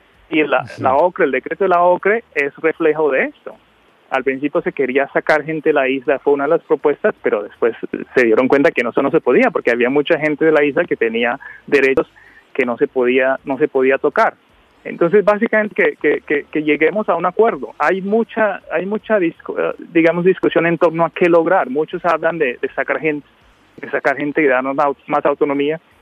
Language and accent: Spanish; San Andrés and Providencia, Colombia; Todos primero somos isleños, después somos colombianos.